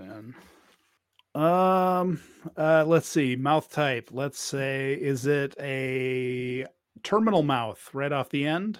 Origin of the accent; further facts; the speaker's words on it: Wisconsin, United States; I mean, I'm from Wisconsin, so that's basically... that's sort of our culture here anyway.